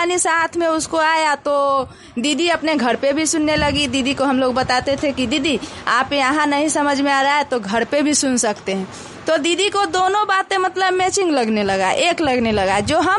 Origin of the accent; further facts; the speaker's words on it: Susta, Bihar, India; मैं सुस्ता पंचायत की रहने वाली हूँ।